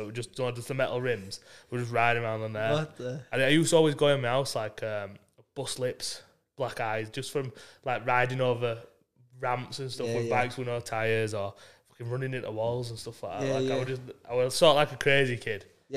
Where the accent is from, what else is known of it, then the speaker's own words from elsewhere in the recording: Yorkshire and the Humber, United Kingdom; We're from Yorkshire as well, so.